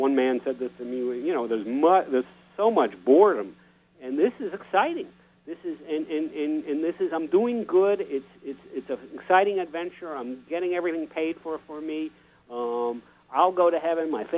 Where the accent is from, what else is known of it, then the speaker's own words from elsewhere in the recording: United States; I would discuss the fact that I'm an American. I would discuss the fact that I'm Jewish.